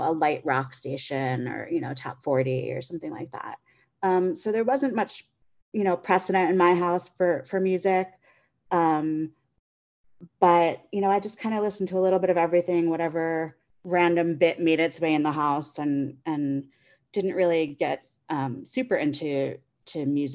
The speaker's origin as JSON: {"language": "English", "town": "Staten Island", "region": "New York", "country": "United States", "tie": "born or raised there", "lives_now": "Chicago, United States", "said": "I'm originally from the East Coast, not far from … land. I grew up on Staten Island, and now I live in Chicago."}